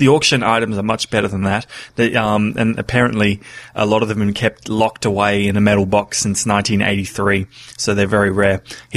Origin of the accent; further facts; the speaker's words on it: Australia; That's the thing about being an Australian. You don't see films for 5 years after they're released.